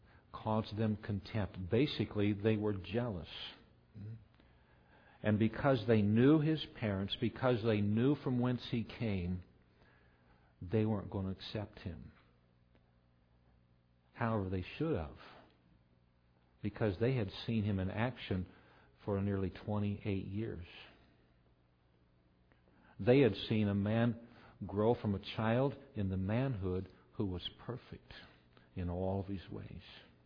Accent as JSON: {"language": "English", "town": "Council Bluffs", "region": "Iowa", "country": "United States", "tie": "born or raised there", "said": "Council Bluffs, Iowa, like you, I was born and raised here. Well, I was raised part of the time here. I was born in Mercy Hospital, the old hospital."}